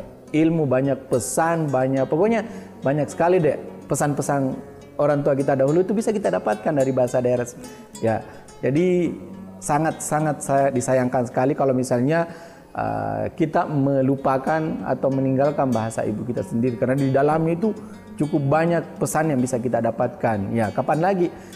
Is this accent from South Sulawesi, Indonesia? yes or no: yes; Sinjai, South Sulawesi, Indonesia; born there; also born or lived in Bone; Ya, Bone juga yang tetangga dengan tempat kelahiran saya Sinjai, apalagi saya orang Bone itu